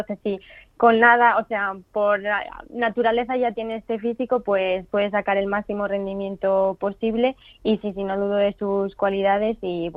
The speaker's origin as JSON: {"language": "Spanish", "town": "La Solana", "region": "Castilla-La Mancha", "country": "Spain", "tie": "born or raised there", "said": "yo en mis inicios jugué al fútbol en el club de mi pueblo, que es el Fútbol Femenino La Solana"}